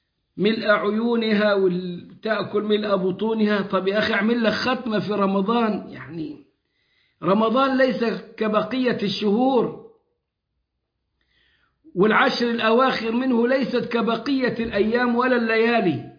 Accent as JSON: {"language": "Arabic", "country": "Egypt", "said": "وجلهم عندنا في مصر، جلهم في مصر"}